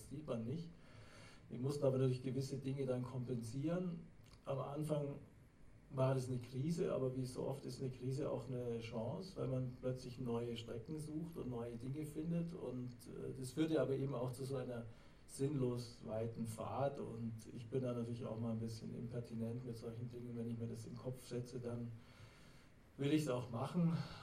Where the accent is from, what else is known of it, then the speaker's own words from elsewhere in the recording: Bavaria, Germany; ich bin im Allgäu aufgewachsen, ich habe natürlich da noch ein bisschen die Atmosphäre eingesogen, aber bin natürlich jetzt nicht genau, ich bin 59 geboren